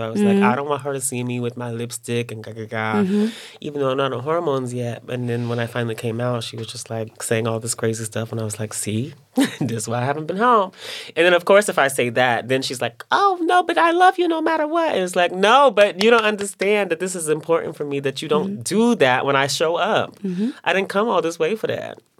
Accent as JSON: {"language": "English", "region": "Texas", "country": "United States", "said": "I'm from East Texas."}